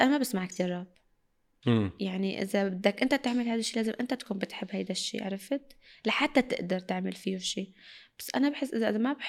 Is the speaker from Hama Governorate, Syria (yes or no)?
no; Aleppo, Aleppo Governorate, Syria; اي لا انا من حلب